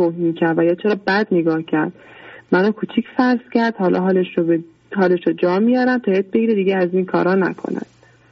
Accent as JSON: {"language": "Persian", "country": "Iran", "tie": "born or raised there", "said": "چرا در ایران به دنیا آمدم و بزرگ شدم و چرا دین من مسلمان شده است."}